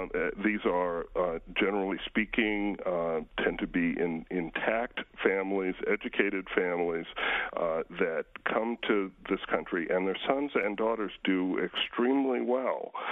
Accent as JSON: {"language": "English", "region": "the South", "country": "United States", "tie": "born or raised there", "said": "And I grew up in the South, where black people all lived in a black neighborhood, not necessarily by choice"}